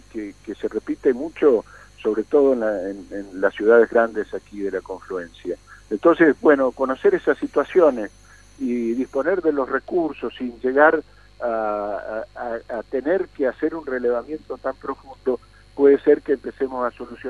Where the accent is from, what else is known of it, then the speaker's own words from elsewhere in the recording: Zapala, Neuquén, Argentina; para mí que soy de Zapala, es un tema central y vital. Nuestra vida en Zapala está muy condicionada por nuestro acuífero